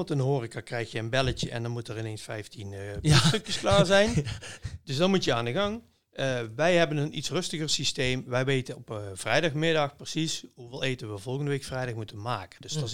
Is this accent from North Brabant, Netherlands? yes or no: yes; Veldhoven, North Brabant, Netherlands; Nou, ik kom uit Veldhoven.